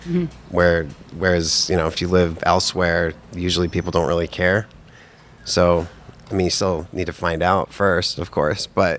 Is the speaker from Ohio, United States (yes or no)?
no; Holliston, Massachusetts, United States; But in where I grew up in Holliston, Massachusetts, every business was throwing themselves at us.